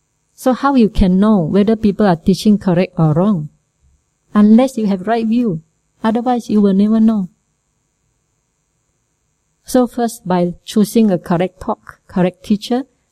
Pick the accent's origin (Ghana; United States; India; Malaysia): Malaysia; Okay, so I hope, I am also Malaysian.